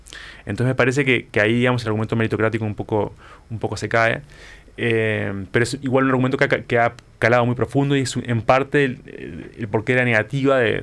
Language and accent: Spanish; Uruguay; ya hemos acordado colectivamente como sociedad uruguaya